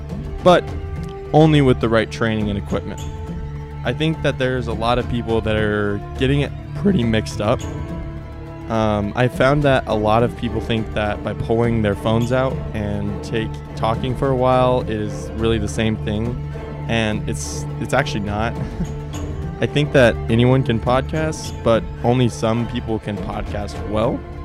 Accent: Colorado, United States; Being someone that was born and raised in Colorado, it is always fun to hear what people not from Colorado have to say about DIA.

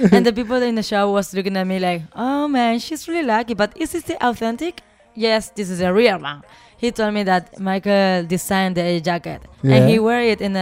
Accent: Spain; English is a second language; Man, I'm studying here. I'm from Spain, and I need to go back home.

